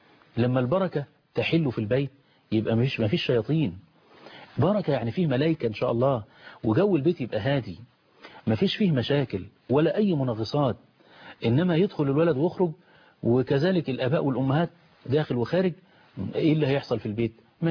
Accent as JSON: {"language": "Arabic", "country": "Egypt", "said": "بلدنا مصر"}